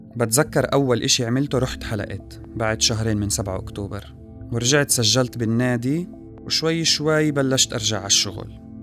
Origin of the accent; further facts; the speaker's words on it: Jerusalem, Palestine; من القدس، عمري 30 سنة، انسجنت عند الصهاينة